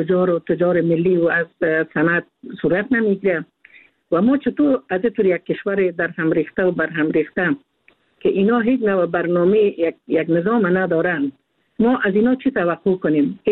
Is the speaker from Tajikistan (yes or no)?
no; Afghanistan; هر یک ما افغان هستیم، احساس بسیار خوب داریم، احساس بسیار قوی داریم برای وطن ما